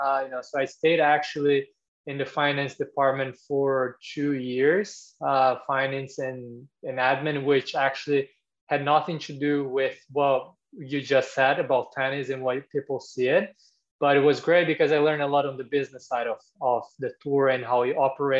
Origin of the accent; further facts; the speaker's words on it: Brazil; English is a second language; moved away as an adult; now in United States; I grew up playing tennis. I'm from Brazil originally.